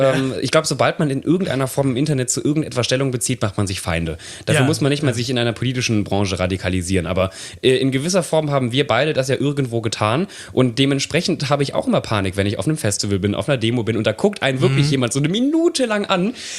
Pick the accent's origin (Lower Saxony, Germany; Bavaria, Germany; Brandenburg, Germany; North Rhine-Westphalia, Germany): North Rhine-Westphalia, Germany; Nettetal; Nettetal, das geht rein. Es gibt sogar ein anderes Nettetal, da kommt, glaube ich, Bier und Wasser her, aber das ist nicht das, wo ich herkomme.